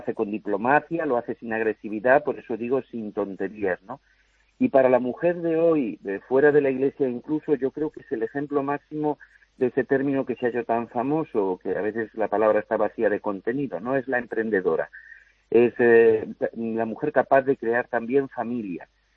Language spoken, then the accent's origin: Spanish; Madrid, Community of Madrid, Spain; yo lo digo así, a la castiza, que soy de Madrid.